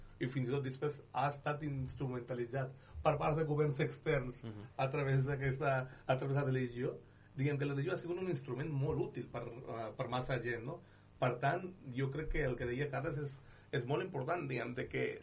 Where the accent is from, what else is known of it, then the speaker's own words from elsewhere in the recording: Pakistan; Catalan is a second language; jo que soc de Pakistan, d'origen pakistanès